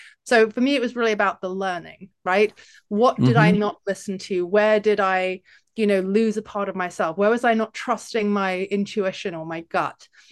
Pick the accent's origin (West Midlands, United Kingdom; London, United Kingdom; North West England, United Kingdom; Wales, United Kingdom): London, United Kingdom; now in Ohio, United States; I grew up in London